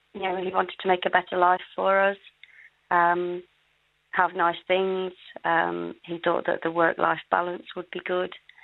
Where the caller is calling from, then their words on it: Nottingham, East Midlands, United Kingdom; I'm in Nottingham in England.